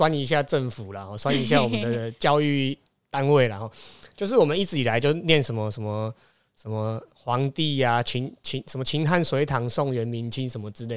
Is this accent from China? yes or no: no; Houlong, Miaoli County, Taiwan; 我是苗栗后龙人。